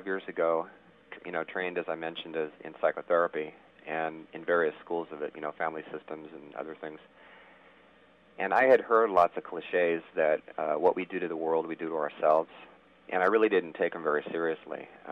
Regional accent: San Diego, California, United States; I was born in San Diego and I've traveled a bit, but have always lived in California.

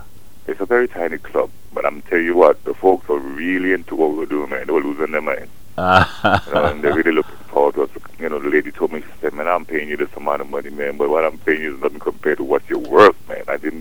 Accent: Tortola, British Virgin Islands; born there; I was born in Tortola, yes.

